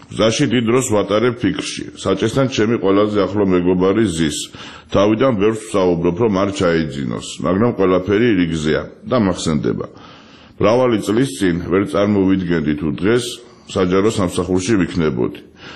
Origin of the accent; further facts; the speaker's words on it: Tbilisi, Georgia; მაინც ვურთ თბილისზე ვსაუბრობთ. მე ძალიან მიყვარს ჩემი ქალაქი, დედამიწაზე ყველაზე ძვირფასი ადგილია. ჩემი ბავშვობის უბნები სოლოლაკი და ვერა განსაკუთრებით მიყვარს